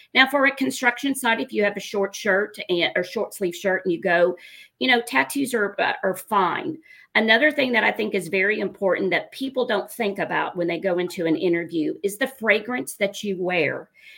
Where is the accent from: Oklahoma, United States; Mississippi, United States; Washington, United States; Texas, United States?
Oklahoma, United States; Well, and with that being said, I'm from Oklahoma. I'm an avid Oklahoma fan.